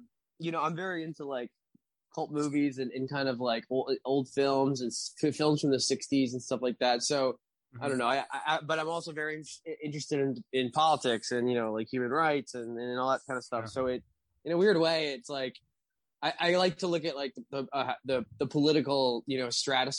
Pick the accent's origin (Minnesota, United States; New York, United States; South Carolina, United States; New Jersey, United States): New Jersey, United States; born there; now in California, United States; I was born in Jersey, and like my grandma lived like right outside of like Patterson and stuff like that.